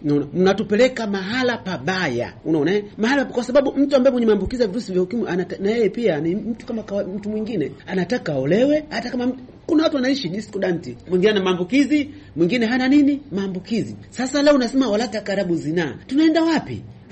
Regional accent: Mkuranga, Pwani, Tanzania; natokea Mkuranga.

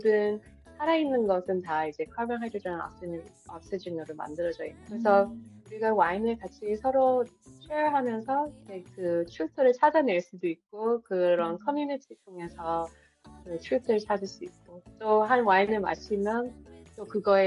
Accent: United States; 근데 저희가 이제 코리안 아메리칸으로서 저희가 좋아하는 분야에서 이렇게 뛰어들고 용기를 내고

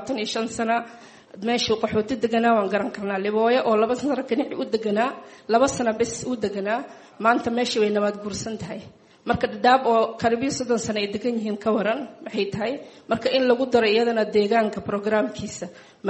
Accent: Dadaab, Garissa County, Kenya; aniga waxaan ka soo jeedaa degmada Dadaab

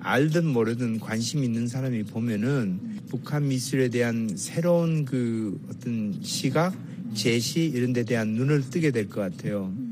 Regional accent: South Korea; born there; 제가 한국에서 태어났으니까

